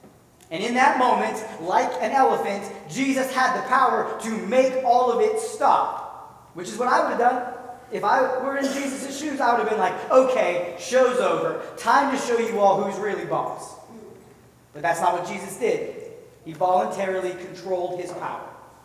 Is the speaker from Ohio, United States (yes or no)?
no; California, United States; when I was a kid, I was growing up in California. We lived near a theme park called Marine World